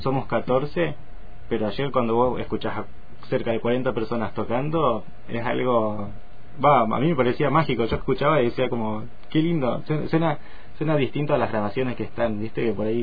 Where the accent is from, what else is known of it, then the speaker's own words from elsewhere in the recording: General Roca, Río Negro, Argentina; Yo soy de acá, de Roca.